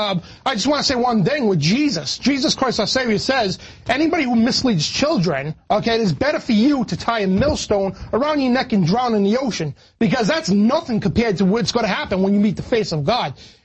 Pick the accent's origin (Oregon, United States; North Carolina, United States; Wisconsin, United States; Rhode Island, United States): Rhode Island, United States; this is back from November 2009, from my home state, Rhode Island, old Governor Donald Cacciari.